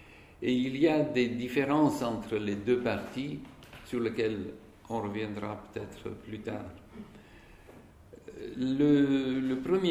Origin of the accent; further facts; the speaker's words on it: Bulgaria; je le lisais en russe, parce que je vivais dans mon pays natal, qui est la Bulgarie. Mais je faisais des études dans un lycée où tout était enseigné en russe